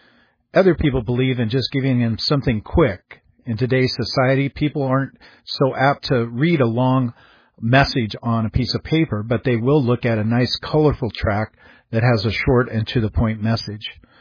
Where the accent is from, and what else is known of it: Everett, Washington, United States; born or raised there